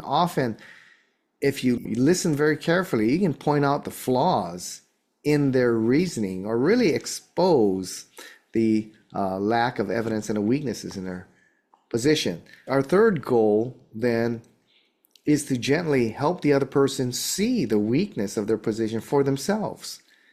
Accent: Hawaii, United States; or because I'm from Hawaii, I call them the Hawaii 5-0.

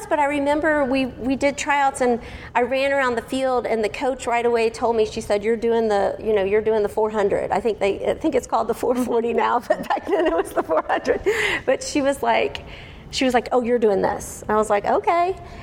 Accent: Houston, Texas, United States; You know, I grew up in Houston. We always lived close to water

